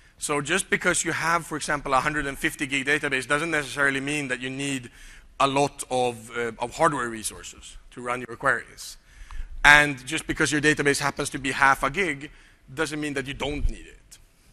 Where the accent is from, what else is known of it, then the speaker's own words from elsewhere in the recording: Sweden; English is a second language; And I'm from Sweden, so irony is the only kind of humor we have.